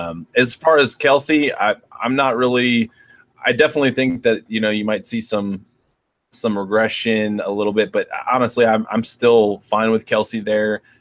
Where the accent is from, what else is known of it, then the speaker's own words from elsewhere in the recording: Washington, District of Columbia, United States; So, I'm from Washington, D.C. originally. I'm a big Redskins fan, even though sometimes I hate to admit it.